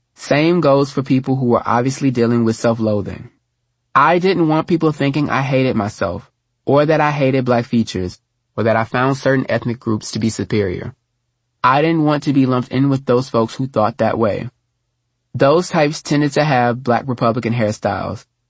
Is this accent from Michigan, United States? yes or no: no; Houston, Texas, United States; I am from Houston, Texas.